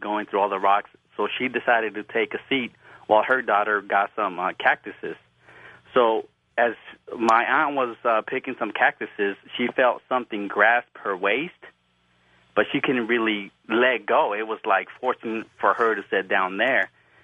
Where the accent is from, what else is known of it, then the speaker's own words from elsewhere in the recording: California, United States; I'm from California.